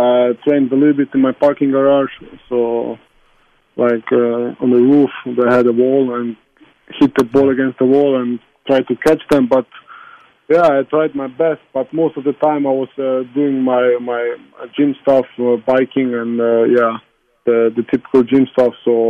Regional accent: Croatia; You know, I'm from Croatia, so I like Balkan music a lot.

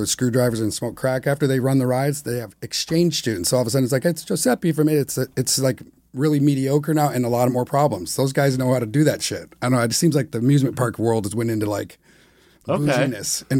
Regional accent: Ohio, United States; I grew up near Cedar Point, which is like people live for that shit.

